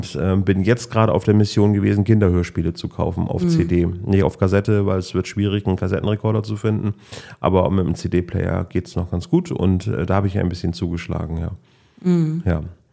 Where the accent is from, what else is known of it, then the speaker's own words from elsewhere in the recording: Bremen, Germany; Ich bin ja gebürtiger Findorfer